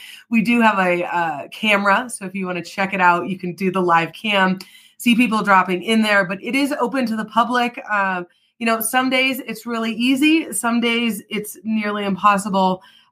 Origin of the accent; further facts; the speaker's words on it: Jackson Hole, Wyoming, United States; I grew up in Jackson Hole. So for me, it didn't seem funny until I went to other places.